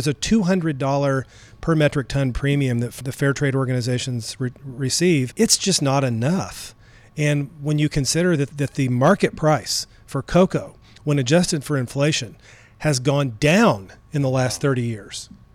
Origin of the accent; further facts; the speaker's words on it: Springfield, Missouri, United States; You know, I grew up in Springfield, and so we have a lot of relationships here.